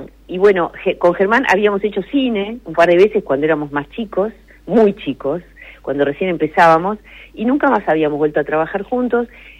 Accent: Dolores, Buenos Aires Province, Argentina; Y yo soy del interior, yo soy de Dolores, provincia de Buenos Aires.

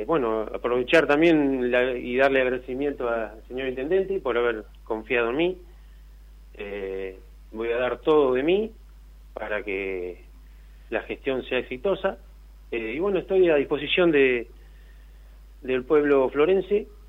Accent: Azul, Buenos Aires Province, Argentina; Bueno, yo soy oriundo de la Ciudad Azul.

